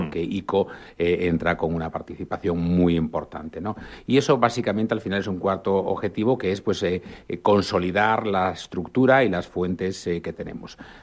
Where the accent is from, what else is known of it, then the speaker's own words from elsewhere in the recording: Galicia, Spain; como buen gallego, ¿no?